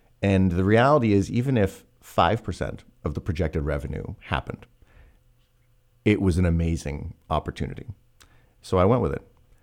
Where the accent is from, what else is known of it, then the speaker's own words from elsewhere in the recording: Quebec, Canada; I grew up in Quebec.